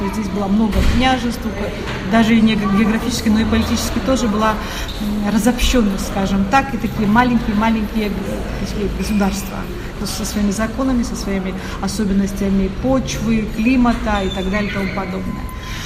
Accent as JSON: {"language": "Russian", "town": "Batumi", "region": "Adjara", "country": "Georgia", "tie": "born or raised there", "moved": "yes", "lives_now": "Tbilisi, Georgia", "said": "Большую часть жизни я прожила в Западной Грузии, то есть я родилась и выросла в Батуми, и представления не имела, когда мы переехали 20 лет назад сюда, в Тбилиси"}